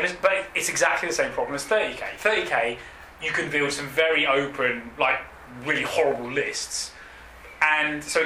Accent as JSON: {"language": "English", "region": "England", "country": "United Kingdom", "said": "Well, we're English."}